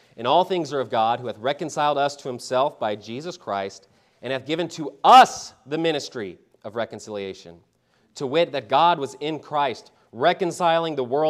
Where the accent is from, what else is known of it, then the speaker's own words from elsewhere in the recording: Vancouver, British Columbia, Canada; I'm like, bro, it's okay. I'm from Vancouver.